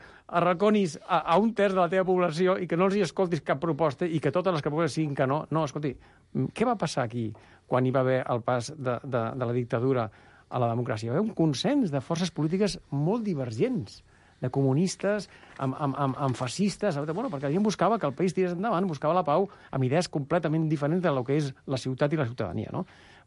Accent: Catalonia, Spain; jo soc català, no?

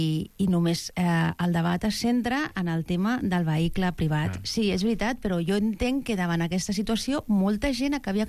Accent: Esplugues de Llobregat, Catalonia, Spain; Jo sóc d'Esplugues.

